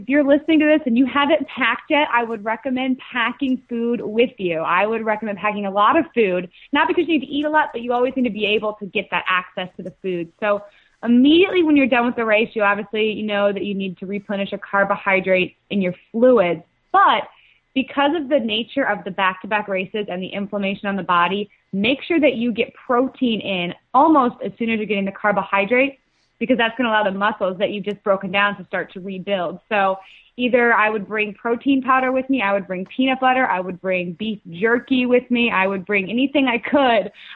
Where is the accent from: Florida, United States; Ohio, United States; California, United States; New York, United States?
Florida, United States; I guess I'm from Florida, so I don't have that whole family